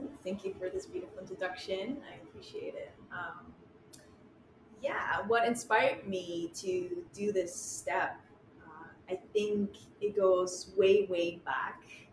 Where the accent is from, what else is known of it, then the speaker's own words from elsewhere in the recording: Germany; English is a second language; moved away as an adult; now in New York City, United States; So I'm originally from Germany. Mm-hmm. I lived in Germany about 25 years before I moved to New York City.